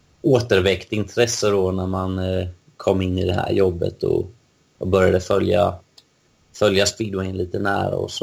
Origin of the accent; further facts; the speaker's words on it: Eksjö, Jönköping County, Sweden; Vi är från Eksjö då. Så det är, ja, både Vetlanda och Nässjö är nära.